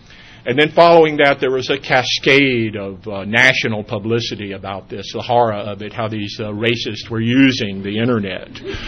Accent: Alabama, United States; owns my hometown newspapers in Alabama, Birmingham News, Huntsville Times, Mobile Press Register.

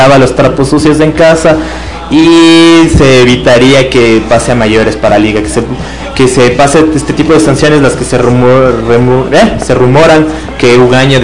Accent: Ecuador; nosotros como nación ecuatoriana

